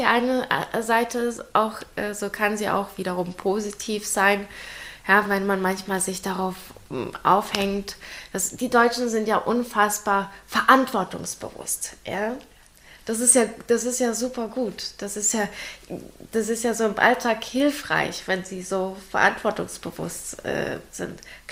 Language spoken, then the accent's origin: German; Ukraine; now in Germany; ich komme aus der Ukraine und mein Mann ist auch deutsch.